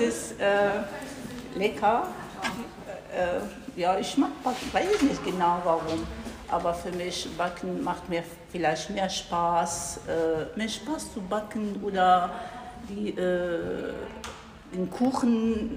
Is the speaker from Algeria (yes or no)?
yes; Algeria; ich komme wie gesagt aus Algerien.